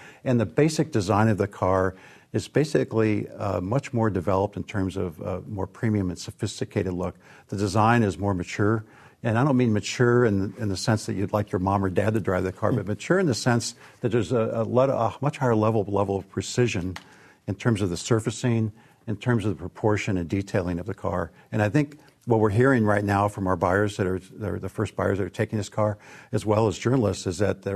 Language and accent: English; Midwest, United States; I grew up in the Midwest and worked here in the Midwest for Ford.